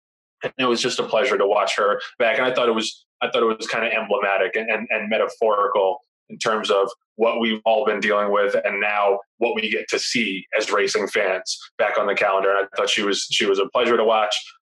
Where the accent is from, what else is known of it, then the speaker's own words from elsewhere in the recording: New York, United States; We're happy as a New Yorker